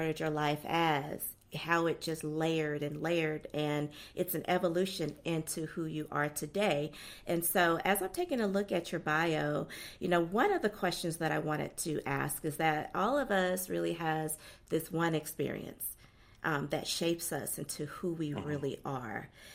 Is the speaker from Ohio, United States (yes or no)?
no; Brewton, Alabama, United States; now in Atlanta, United States; I am originally from the South. You know, I currently reside in Metro Atlanta, but I'm an Alabama girl, small town, Alabama, a town called Brewton. 45 minutes from Pensacola, Florida, a little stop in the road.